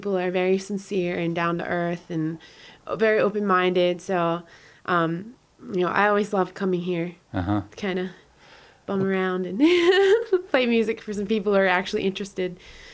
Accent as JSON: {"language": "English", "region": "Pennsylvania", "country": "United States", "tie": "born or raised there", "said": "It's a little town in Pennsylvania and, it's my hometown and I love everyone there, but I miss the New York City lifestyle."}